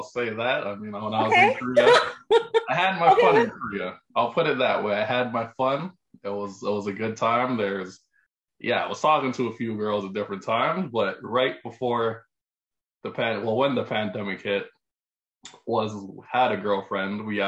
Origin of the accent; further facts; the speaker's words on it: Toronto, Ontario, Canada; moved away as an adult; I'm from Toronto, grew up in Scarborough